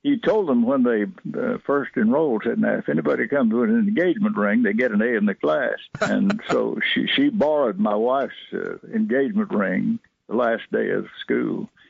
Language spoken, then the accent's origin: English; Athens, Alabama, United States; Total, we've been here three times, but Athens is always going to be my hometown. If you ask me where my hometown is, it has to be Athens. And I expect to be buried there, the Lord willing.